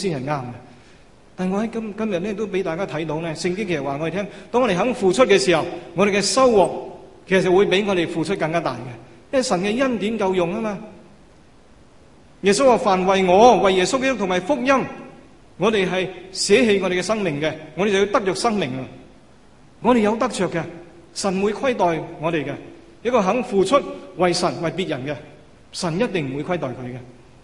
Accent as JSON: {"language": "Chinese", "country": "Hong Kong", "said": "我估计我们作为香港人呢，这件事情给我们很多的提醒，是吗？"}